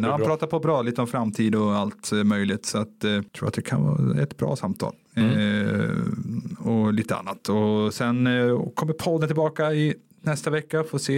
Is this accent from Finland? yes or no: yes; Finland; jag är finländare som ni ju hör namnet. Mm. Var ju innan i Skellefteå.